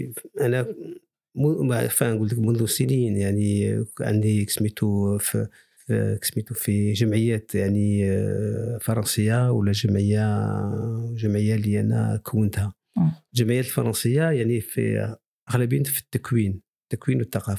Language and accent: Arabic; Morocco; also born or lived in France; لان فرنسا شخصيا ما ربتنيش. فهمت انا تربيت يعني في